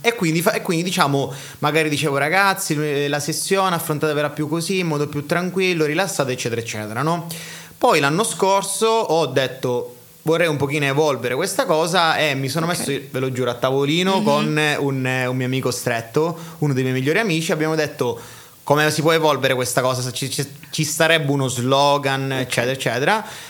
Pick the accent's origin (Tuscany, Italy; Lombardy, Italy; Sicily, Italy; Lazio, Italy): Sicily, Italy; Syracuse; Sono di Siracusa, quindi siciliano doc